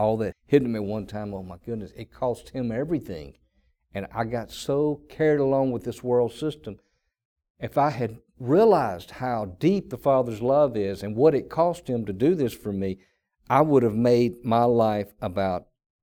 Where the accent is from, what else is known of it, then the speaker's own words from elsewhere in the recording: the South, United States; accent: southern; People say, where are you from? Because they hear my southern voice.